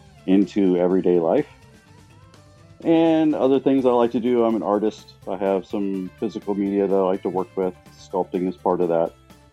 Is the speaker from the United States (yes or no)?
yes; Portland, Oregon, United States; I'm from Portland. I was born here in Portland, Oregon, USA, on the West Coast.